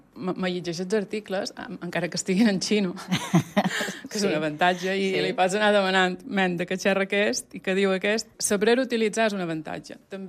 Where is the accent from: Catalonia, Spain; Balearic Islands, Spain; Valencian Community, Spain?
Balearic Islands, Spain; Fornalutx; born there; jo he nascut a Fornalutx, Solla, una cama a cada banda.